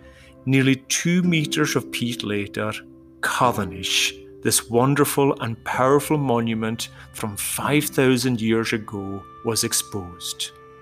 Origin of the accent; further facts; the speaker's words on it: Scotland, United Kingdom; Because I'm from Lewis